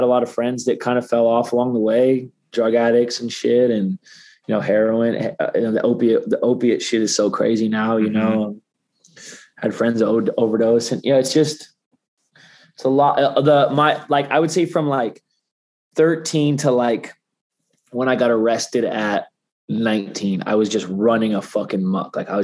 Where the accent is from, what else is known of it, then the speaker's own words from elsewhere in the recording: Seattle, Washington, United States; or like I was from Seattle, the Seattle right, area.